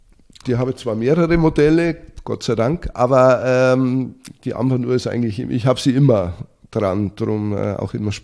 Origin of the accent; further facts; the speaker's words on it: Bavaria, Germany; Als Bayer natürlich schon Biertrinker